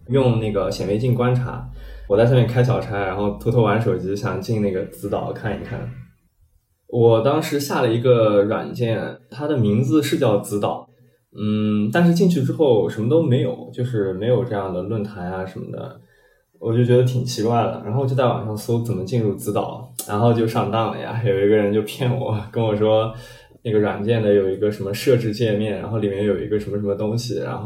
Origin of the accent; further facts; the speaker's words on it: Tianjin, China; 是来自天津的一名医学生，今年23岁。